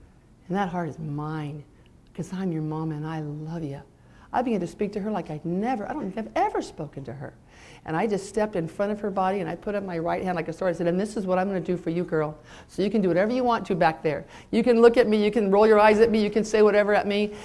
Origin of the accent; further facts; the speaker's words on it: California, United States; I know some of you think I'm tweaky, I'm from California